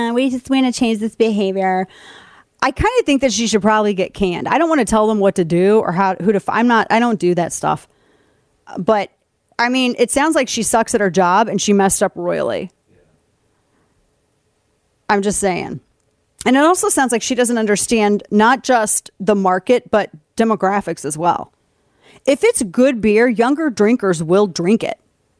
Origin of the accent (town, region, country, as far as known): Missouri, United States